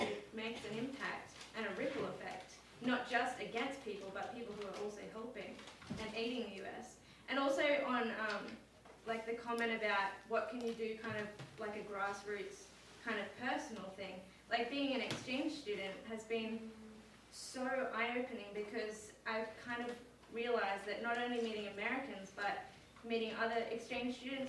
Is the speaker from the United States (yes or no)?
no; Australia; I'm from Australia